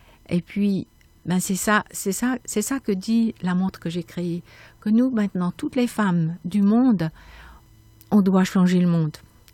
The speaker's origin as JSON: {"language": "French", "town": "Porrentruy", "region": "Jura", "country": "Switzerland", "tie": "born or raised there", "moved": "as an adult", "lives_now": "Biel, Switzerland", "said": "parce que je suis jurassienne, hein, donc j'ai grandi à Porrentruy. Et je suis venue à Bienne, mais bon, bah maintenant, il y a déjà plus de 40 ans."}